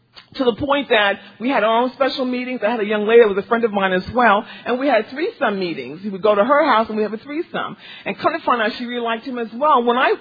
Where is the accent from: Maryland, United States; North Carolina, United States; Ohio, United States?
Ohio, United States; Columbus; I'm a recovering alcoholic and drug addict. I'm from Columbus, Ohio.